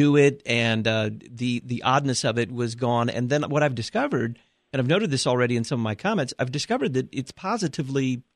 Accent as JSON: {"language": "English", "region": "Southern United States", "country": "United States", "tie": "born or raised there", "said": "I grew up in the Bible Belt, and Lutherans were rare, and Lutherans that made the sign of the cross were non-existent, extinct"}